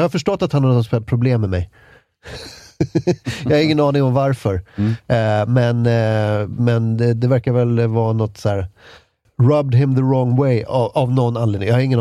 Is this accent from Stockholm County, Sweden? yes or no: yes; Ösmo, Stockholm County, Sweden; en milstolpe i min uppväxt var när vi flyttade från Ösmo, som ligger i närheten av Nynäshamn. Som var ett så, du vet, ganska tryggt arbetarklassområde. Ingen hade särskilt hög utbildning där jag liksom växte upp.